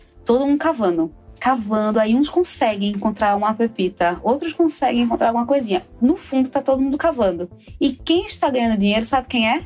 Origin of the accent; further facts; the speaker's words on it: Recife, Pernambuco, Brazil; Eu sou de Recife e é uma cidade maravilhosa que eu amo.